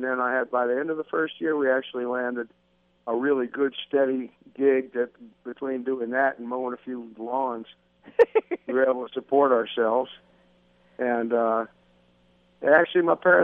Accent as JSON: {"language": "English", "town": "Washington", "region": "District of Columbia", "country": "United States", "tie": "born or raised there", "said": "Well, I grew up around Washington, D.C. in the 50s and 60s, and I heard a lot of black radio."}